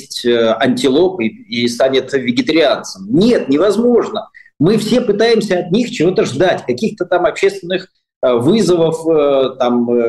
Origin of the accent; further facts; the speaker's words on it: Baku, Azerbaijan; now in Saint Petersburg, Russia; я помню, я рос в Баку